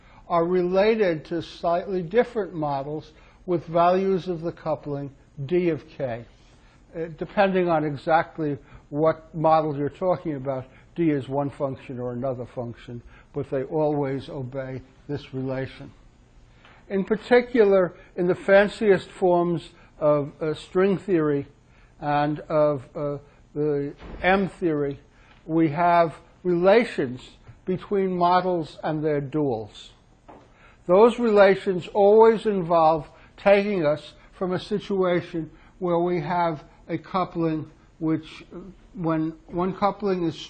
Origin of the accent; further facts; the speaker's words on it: Illinois, United States; Mr. Ising moved from Germany to my home state of Illinois